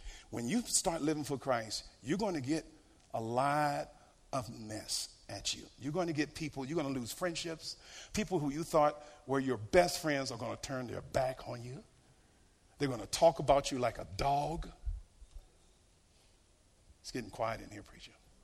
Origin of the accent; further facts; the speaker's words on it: Norfolk, Virginia, United States; Little Creek Amphibian Base, Norfolk Naval Base in Norfolk, Virginia. Any military here today? Yeah. So I grew up around Navy and Marines.